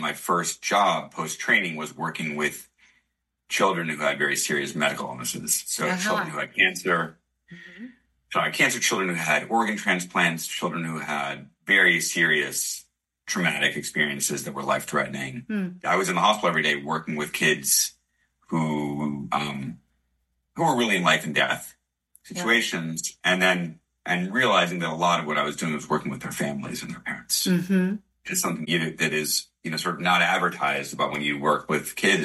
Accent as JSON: {"language": "English", "town": "New York City", "region": "New York", "country": "United States", "said": "my way of coping with the general grief of being a New Yorker then was to spend a lot of time clinically and on scholarship related to the attacks."}